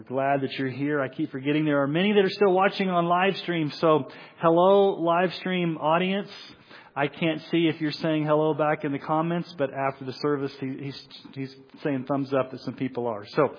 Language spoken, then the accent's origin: English; United States; accent: half Missouri, half Texas; It's like half Missouri, half Texas, and half I don't know what it is.